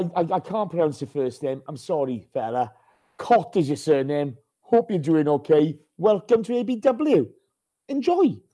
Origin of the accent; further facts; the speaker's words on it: Ukraine; from Ukraine.